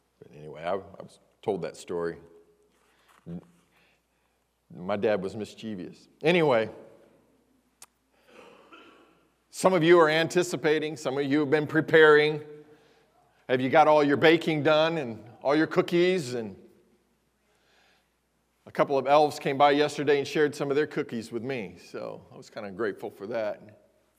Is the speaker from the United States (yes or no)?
yes; Brazil, Indiana, United States; You know, people, where are you from? Brazil. Really? You come here from South America? I've been asked that before. Because it is so small. Well, it's kind of like between Terre Haute and Indianapolis.